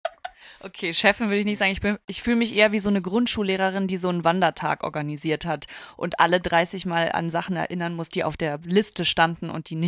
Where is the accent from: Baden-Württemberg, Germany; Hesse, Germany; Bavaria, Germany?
Bavaria, Germany; Munich; now in Berlin, Germany; Und ich bin ja in München aufgewachsen. Ich liebe die Berge. Das ist quasi in meinem Blut drin. Und das vermisse ich in Berlin sehr.